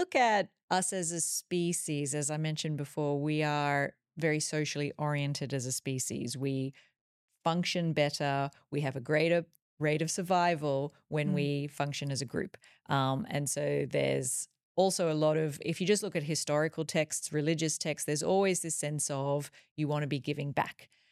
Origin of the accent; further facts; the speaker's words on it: Australia; now in Dubai, United Arab Emirates; how lucky we are to be living here in Dubai and the sort of lifestyle that we have. And I mean, I grew up in Australia